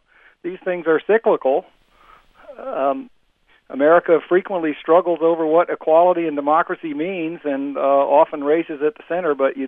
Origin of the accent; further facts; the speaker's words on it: the South, United States; when I was a teenager growing up in the South in the 50s and 60s